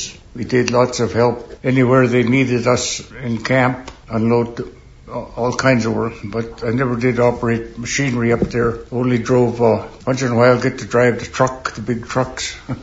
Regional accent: Nyac, Alaska, United States; I grew up in Nyack, Alaska.

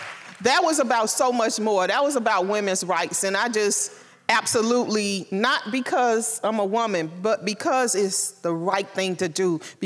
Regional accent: Miami, Florida, United States; because I'm from Miami, and somebody being shot and killed is just a everyday occurrence.

